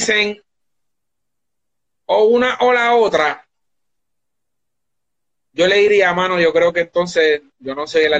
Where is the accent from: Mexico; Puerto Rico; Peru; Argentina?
Puerto Rico; Carolina; Pues yo soy de Carolina, y dentro de Carolina yo soy nacido y criado en un área que se llama Jardines de Country Club.